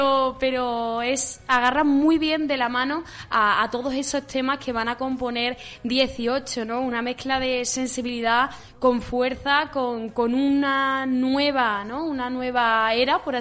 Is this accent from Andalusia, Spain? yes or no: yes; Málaga, Andalusia, Spain; Es que Málaga, ¿no? Es que es mi tierra